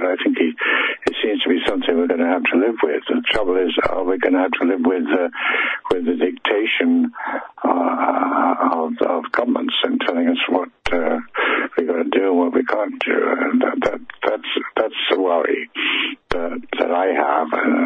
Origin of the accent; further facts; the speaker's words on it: England, United Kingdom; moved away as an adult; also born or lived in United States; now in France; I'm English by birth, and I've probably spent the first 50 years of my life in England, but the last 30 years I've been out in the States for a while, and I've been living in between Portugal and France for the last 20 years.